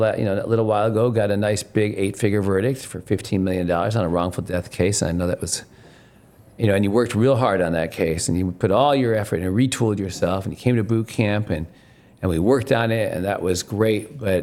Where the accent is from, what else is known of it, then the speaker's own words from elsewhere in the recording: Michigan, United States; I'm like, because I'm from Michigan. There's a reason I don't live there, because I'm very susceptible to cold weather